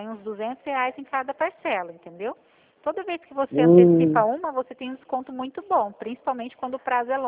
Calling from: Presidente Prudente, São Paulo, Brazil; Presidente Prudente, mas não vem ficar preocupado não achando que é Bernardes, porque não é não, tá? Só é perto.

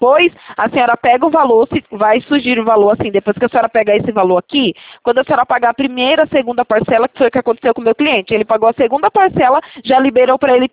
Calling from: Itatiba, São Paulo, Brazil; cidade que eu estou falando agora é de Itatiba, interior de São Paulo.

